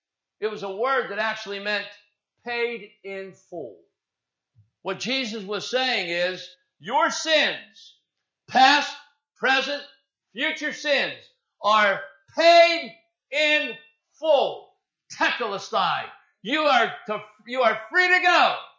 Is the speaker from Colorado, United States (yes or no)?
no; Coppell, Texas, United States; I was brought up in Coppell. Small community, but I had a lot of friends my age.